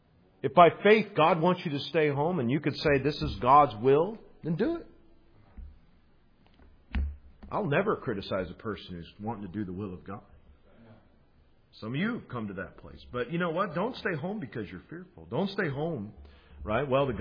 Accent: Illinois, United States; Now I'm from Illinois.

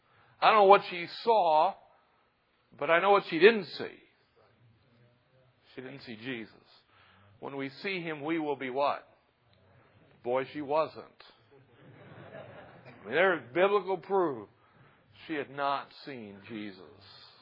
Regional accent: Tulsa, Oklahoma, United States; And, you know, I'm from Tulsa, Oklahoma.

